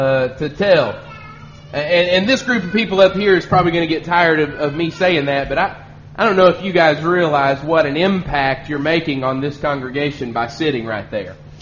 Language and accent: English; Loudon, Tennessee, United States; a young man that I grew up with in Loudoun, Tennessee is with us today.